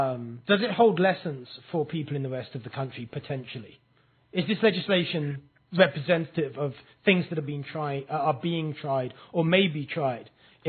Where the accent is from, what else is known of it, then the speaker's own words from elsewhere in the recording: Washington, United States; in my home state of Washington